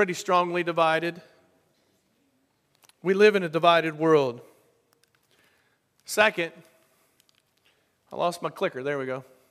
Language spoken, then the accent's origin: English; New York, United States; I'm from New York, you know?